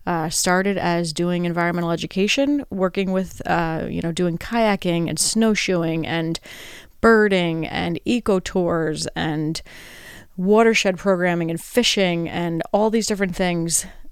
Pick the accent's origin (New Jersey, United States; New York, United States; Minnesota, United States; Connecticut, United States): New York, United States; Kingston; I grew up on the Hudson River, so we spent our vacations and our time swimming and just traveling along the Hudson or going to the IBM pool.